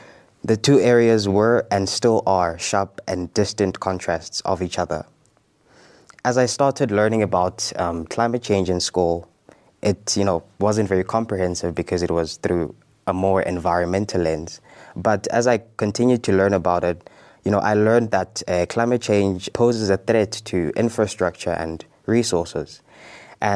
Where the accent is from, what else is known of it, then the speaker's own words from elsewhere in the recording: Soweto, Gauteng, South Africa; So I grew up in Soweto, but attended school in Bazaar-Houghton Valley, which was just after Joburg.